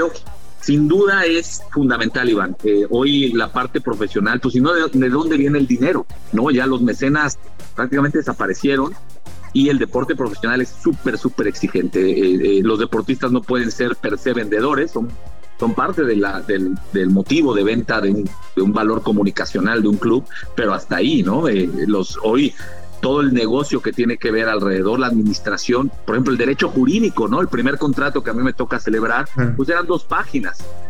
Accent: Mexico; Hay cosas que son muy valiosas que se han hecho en México, a pesar de nuestro estado de país

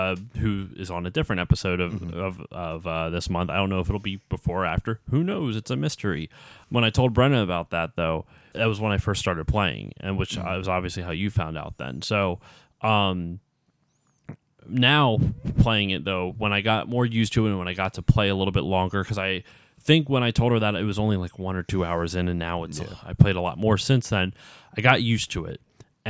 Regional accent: Philadelphia, Pennsylvania, United States; I've said before, like, I'm from the Philly area. I should just drive down.

